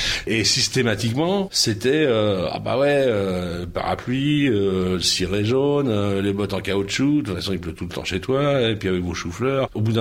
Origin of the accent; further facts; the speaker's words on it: Brittany, France; je suis breton, pas que par fanatisme ou par chauvinisme, parce que pour moi c'est un pays qui a une vraie culture